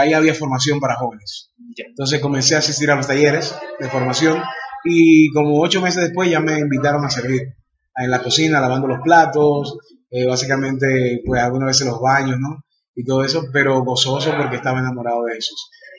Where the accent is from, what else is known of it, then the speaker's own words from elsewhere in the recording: Dominican Republic; born there; nací en la República Dominicana. Somos una familia de 5 hermanos, muy bendecidos.